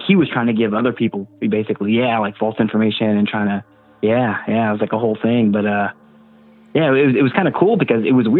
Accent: Texas, United States; I'm from Texas.

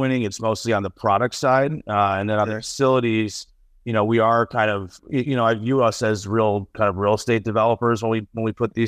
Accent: Buffalo, New York, United States; mostly grew up in Western New York outside of Buffalo. So, you know, bad week for us Bills fans, but I'm from the Buffalo area. That's kind of what I consider home originally.

